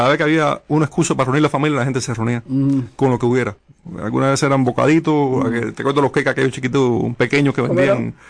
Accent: Cuba; now in United States; Y recuerdo la férrea resistencia cultural de los cubanos a eso. Es decir, la frase yo soy cubano no hispano viene de ahí

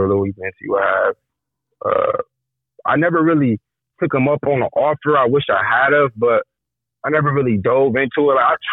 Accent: Grand Rapids, Michigan, United States; Yes, ma'am. Yep. Born and raised in Grand Rapids. Yep.

